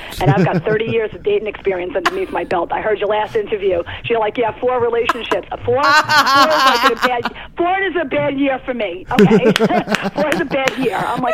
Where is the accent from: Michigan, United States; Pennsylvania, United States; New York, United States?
New York, United States; Long Island; No, I've always lived on Long Island.